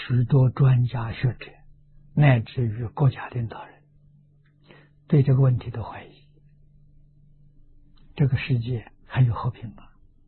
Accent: Lujiang, Anhui, China; 在我的老家安徽庐江汤池小镇

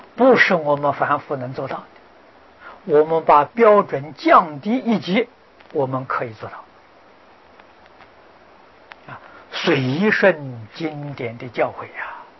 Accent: China; 啊，你看我们中国人古时候家里建一栋房子，啊，这个房子要不能住300年，这不叫做家了。啊，中国人有老家了，外国人没有老家。

